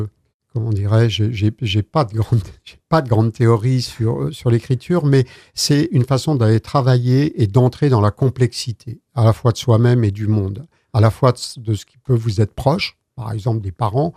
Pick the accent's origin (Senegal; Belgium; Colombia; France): France; Lorient, Brittany; moi, je suis de Lorient, d'origine.